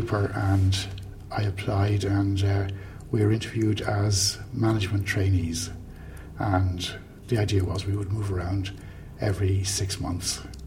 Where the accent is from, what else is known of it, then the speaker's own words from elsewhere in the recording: Clontarf, Leinster, Ireland; Well, I was born in Clontarf and grew up in Clontarf.